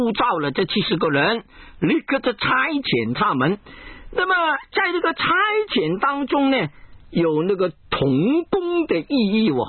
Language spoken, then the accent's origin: Chinese; China; 我们内地人叫做搭配